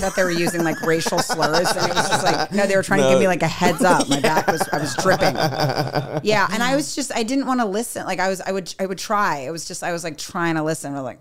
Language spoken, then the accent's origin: English; Maryland, United States; I grew up in Maryland. My dad was a civil rights lawyer.